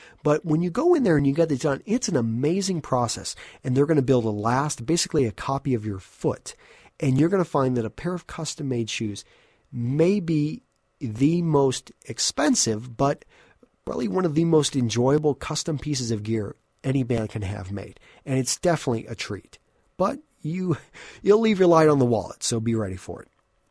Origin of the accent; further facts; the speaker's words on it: Texas, United States; And that goes back to me growing up in West Texas.